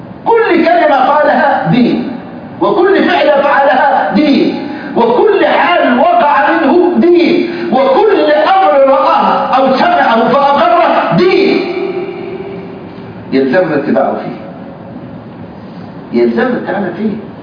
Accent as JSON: {"language": "Arabic", "country": "Egypt", "said": "بل كان عندنا في مصر الملك فاروق إذا حدثت حرب كان يجمع العلماء"}